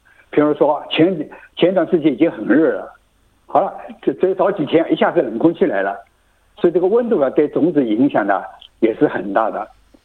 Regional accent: Shanghai, China; 就是像那个我们上海人喜欢的那个荠菜

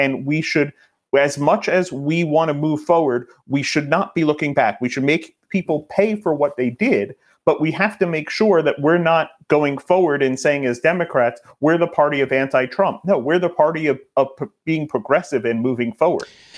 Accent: New York, United States; Hopefully in New York, we do something. I'm a New Yorker, and I certainly hope that we do something.

